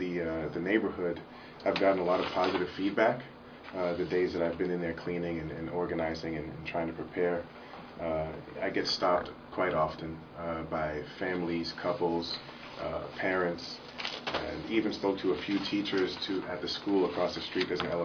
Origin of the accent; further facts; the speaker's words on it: Cambridge, Massachusetts, United States; I was born and raised in Cambridge, so I'm a native Cantabrigian